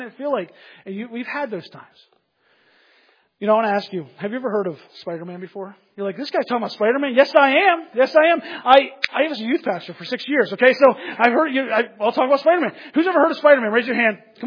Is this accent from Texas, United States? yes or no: no; Pennsylvania, United States; When I grew up in Pennsylvania, we called it pop, and then I moved to Florida, they call it soda.